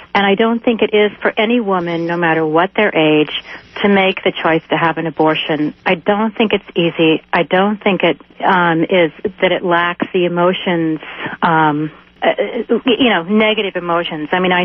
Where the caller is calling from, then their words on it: Oakland, California, United States